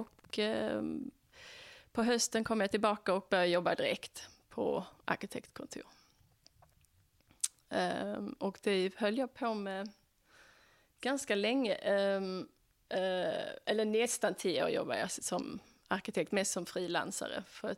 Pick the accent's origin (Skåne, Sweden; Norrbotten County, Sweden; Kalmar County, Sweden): Skåne, Sweden; also born or lived in Lund; now in New York, United States; sedan några år tillbaka bor jag i Clinton Hill, Brooklyn. Jag är från Skåne. Född i Lund, men uppväxt på Österlen.